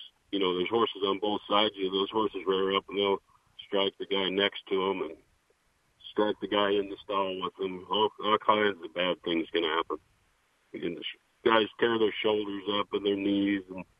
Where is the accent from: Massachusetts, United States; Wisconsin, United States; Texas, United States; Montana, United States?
Montana, United States; No, I'm from Montana.